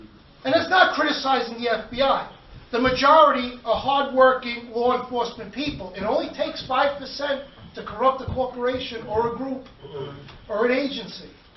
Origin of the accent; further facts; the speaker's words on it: Brooklyn, New York, United States; And I'm a pastor. I'm from Brooklyn. I know how the setup is.